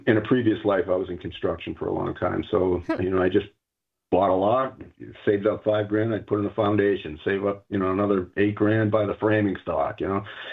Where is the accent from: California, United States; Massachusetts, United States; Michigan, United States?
Massachusetts, United States; Acton; So, like Lori, I grew up in Mass. I grew up in Acton, Mass.